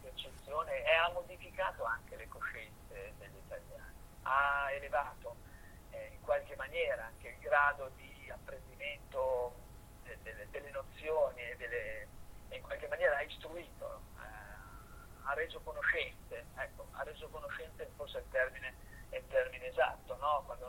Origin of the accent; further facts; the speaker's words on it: Milan, Lombardy, Italy; also born or lived in Como; Io sono solo nato a Como, ma dopo pochi anni, perché c'era la guerra, i bombardamenti a Milano, io sono nato nel 43